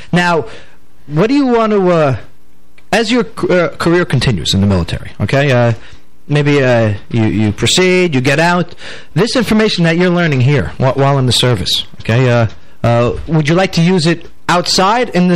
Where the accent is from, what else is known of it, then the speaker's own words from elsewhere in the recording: New Jersey, United States; also born or lived in New York; Growing up in Jersey, New York, and I had the Mustang, you know, the Firebirds, you know, the Nissan 300ZX, you know, these rear-wheel sports cars, okay?